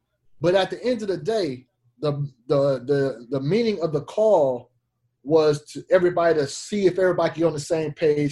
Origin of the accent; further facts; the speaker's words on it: Fresno, California, United States; I wanted to go back mm-hmm. to my hometown of Fresno and participate in one there.